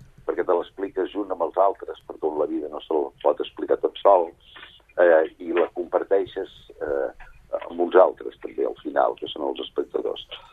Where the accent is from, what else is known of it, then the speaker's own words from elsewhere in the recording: Catalonia, Spain; Fa gairebé 4 anys, 3 anys que no soc de Catalunya